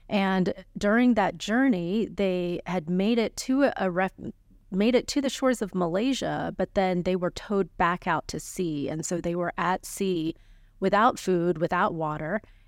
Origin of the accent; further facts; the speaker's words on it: Arkansas, United States; And so for both my husband and me, we ended up growing up in Arkansas.